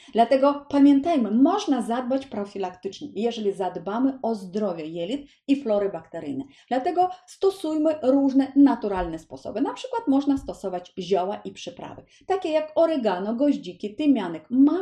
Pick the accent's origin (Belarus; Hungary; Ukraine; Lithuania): Ukraine; Polish is a second language; now in Poland; u nas na przykład na Ukrainie, skąd pochodzę